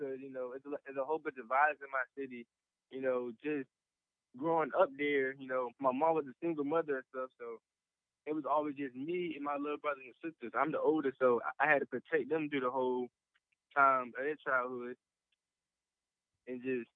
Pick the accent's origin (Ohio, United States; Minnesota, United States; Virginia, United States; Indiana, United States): Virginia, United States; Virginia, you know. 18-year-old rapper, born and raised in Virginia, you know.